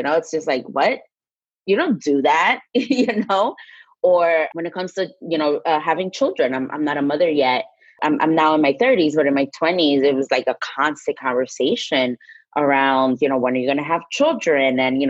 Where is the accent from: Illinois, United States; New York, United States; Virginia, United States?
New York, United States; also born or lived in Dominican Republic; I was born in the States, but grew up between New York and Dominican Republic.